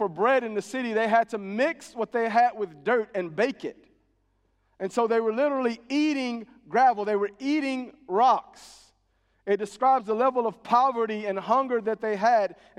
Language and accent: English; Texas, United States; And we're from Texas, so we have storms, right?